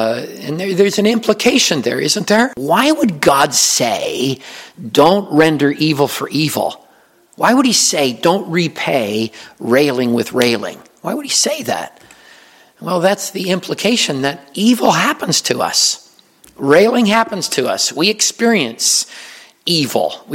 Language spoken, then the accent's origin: English; Pennsylvania, United States; I was raised in Pennsylvania. I never heard about blessing someone out. But when I came to Virginia, I found out that that means kind of cursing.